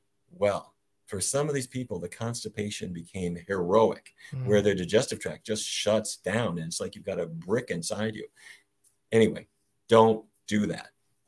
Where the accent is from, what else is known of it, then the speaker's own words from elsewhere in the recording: Fargo, North Dakota, United States; When I was a kid growing up in Fargo, North Dakota, my father was the diabetes expert for Fargo and all of Eastern North Dakota.